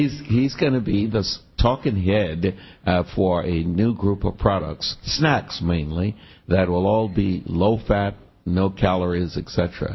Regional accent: Texas, United States; I am from Texas.

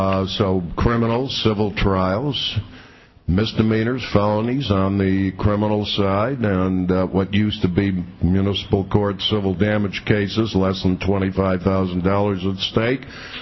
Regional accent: Syracuse, New York, United States; No, I grew up in Syracuse, New York, the fair city of diversified industry, in the heart of scenic central New York.

